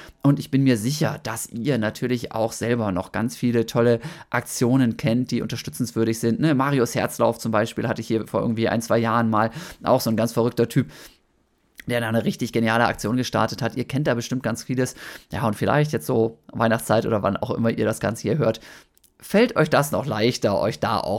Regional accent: Osnabrück, Lower Saxony, Germany; Das ist eine Organisation aus Osnabrück, wo ich aufgewachsen bin

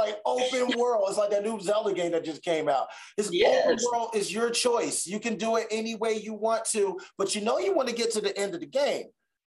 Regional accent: Trenton, New Jersey, United States; I'm an underdog, dude. I'm from New Jersey. I'm from Trenton, New Jersey.

